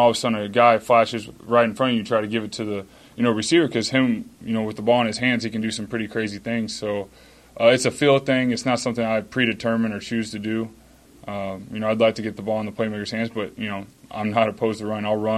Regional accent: the South, United States; I mean, I think y'all know I'm from the South and went to Arizona.

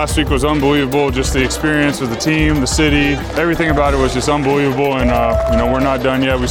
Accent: Texas, United States; But, you know, growing up in Texas where football's so big, you're always watching, you know, Super Bowl's a big thing.

